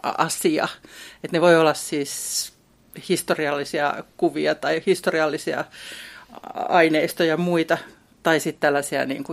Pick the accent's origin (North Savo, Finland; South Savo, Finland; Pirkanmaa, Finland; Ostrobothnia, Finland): South Savo, Finland; Pieksämäki; also born or lived in Kerava; olen kotoisin Keravalta, mutta ennen kaikkea olen kotoisin Pieksämäeltä. Tässä on Vangasjärven ranta ja itse asiassa äitini viimeinen asuinpaikka tuossa. Ja siis, olen siis kasvanut tämän saman järven rannalla